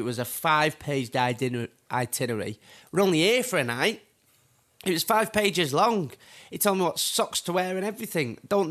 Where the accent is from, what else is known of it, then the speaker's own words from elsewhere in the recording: United Kingdom; I'm so Brit abroad, it's unreal, isn't it?